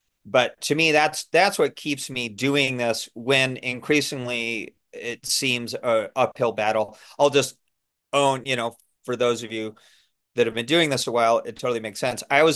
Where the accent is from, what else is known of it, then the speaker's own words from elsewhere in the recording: Detroit, Michigan, United States; also born or lived in Southern California; I grew up in Detroit, Michigan